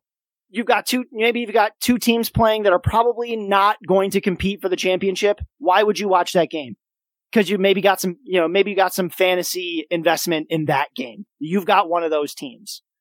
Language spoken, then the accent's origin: English; Kalamazoo, Michigan, United States; My hometown of Kalamazoo, Michigan, hosted the national championships for curling, the U.S. Nationals